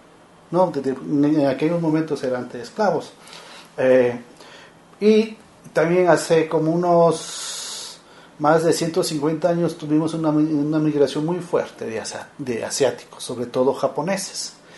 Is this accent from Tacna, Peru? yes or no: no; Huánuco, Peru; Mira, yo soy de la ciudad de Huánuco, una ciudad que pertenece a la región amazónica de Perú.